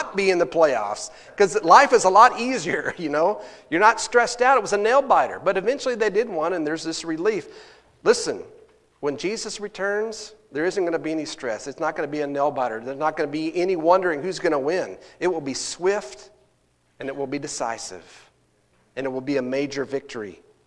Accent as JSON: {"language": "English", "region": "Texas", "country": "United States", "moved": "yes", "lives_now": "Missouri, United States", "said": "Now, if you don't know, I'm from Texas originally. I like Missouri stuff. I've lived here for almost 25 years."}